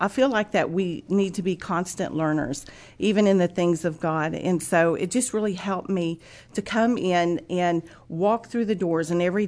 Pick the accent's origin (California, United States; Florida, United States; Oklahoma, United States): Oklahoma, United States; Ramona; I'm from Ramona, Oklahoma.